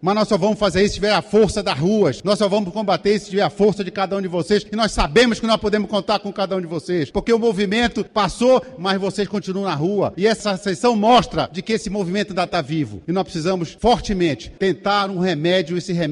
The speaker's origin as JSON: {"language": "Portuguese", "region": "Pará", "country": "Brazil", "said": "Sou do estado do Pará, um estado rico em riquezas naturais, porém muito pobre, onde no Marajó nós temos o pior IDH do Brasil"}